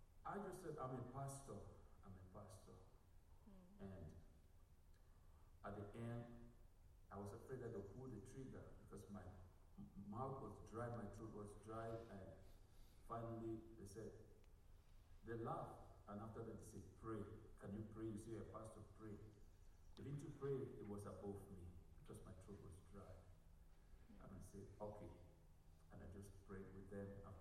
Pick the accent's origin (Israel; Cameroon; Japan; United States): Cameroon; Anglophone regions; I'm from Cameroon in the English speaking section.